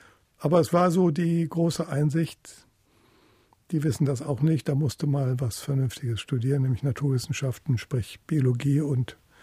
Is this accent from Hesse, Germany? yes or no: yes; Kassel, Hesse, Germany; also born or lived in Fulda; In Kassel bin ich aufgewachsen und Kassel und Fulda bin ich zur Schule gegangen.